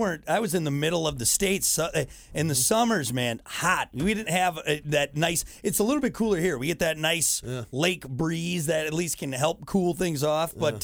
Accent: Wisconsin, United States; Well, again, I'm used to it. Growing up in Wisconsin, like, I was used to it.

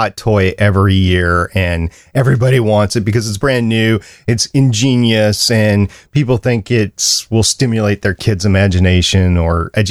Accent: Minnesota, United States; Yeah, I'm from Minnesota, and in Alexandria, Minnesota, they have the runestone there

